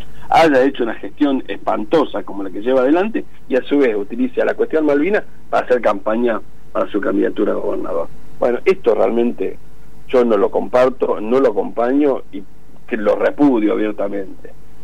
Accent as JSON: {"language": "Spanish", "country": "Argentina", "said": "a mí me da vergüenza como argentino"}